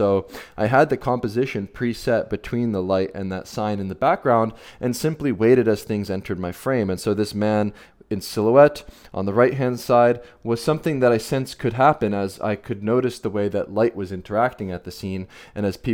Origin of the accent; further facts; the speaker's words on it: Philadelphia, Pennsylvania, United States; walking the same mundane lane every single day in my hometown, Philadelphia